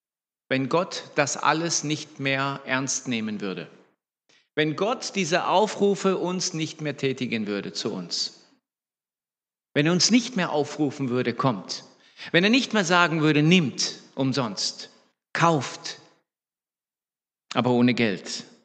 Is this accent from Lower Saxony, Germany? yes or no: yes; Hannover, Lower Saxony, Germany; also born or lived in Croatia; now in Baden-Württemberg, Germany; ursprünglich komme ich aus dem ehemaligen Jugoslawien oder aus Kroatien, dort geboren, aufgewachsen in Hannover in Norddeutschland. Und seit, wenn ich rechne, seit 1989 eigentlich in Baden-Württemberg.